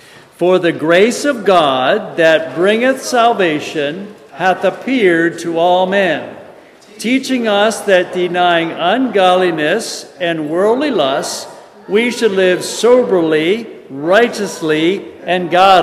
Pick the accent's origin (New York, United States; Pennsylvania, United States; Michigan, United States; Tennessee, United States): Pennsylvania, United States; Alma and I grew up in Pennsylvania.